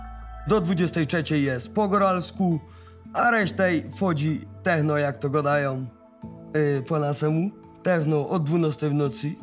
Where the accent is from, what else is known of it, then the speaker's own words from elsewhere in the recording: Zakopane, Lesser Poland, Poland; Urodziłem się w Zakopanem, mieszkam na Murzaślu. Tata też pochodzi z Tela, dziadek pochodził, babka pochodzi, wszyscy.